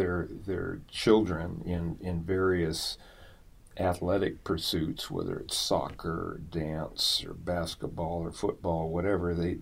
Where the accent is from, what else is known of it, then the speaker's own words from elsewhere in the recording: Seattle, Washington, United States; Well, I grew up in West Seattle, and at that time there was a lot of what I'm going to call open spaces, lots.